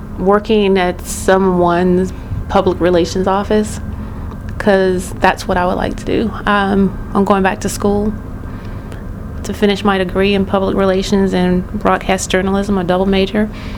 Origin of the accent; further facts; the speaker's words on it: Union, South Carolina, United States; I grew up in Union, South Carolina. For the past year I lived in Smyrna, Georgia, but this summer I'm going to go back to Union